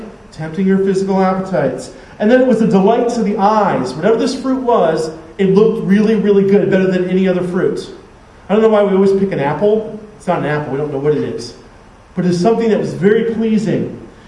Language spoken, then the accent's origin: English; United States; You know what makes me awesome is that I'm an American. That automatically makes me better than the rest of the world.